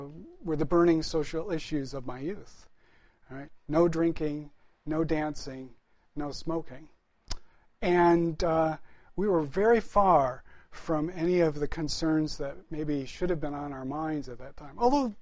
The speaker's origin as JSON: {"language": "English", "town": "Detroit", "region": "Michigan", "country": "United States", "tie": "born or raised there", "said": "And it was the late 60s, and I grew up in the Detroit area, and there were race riots."}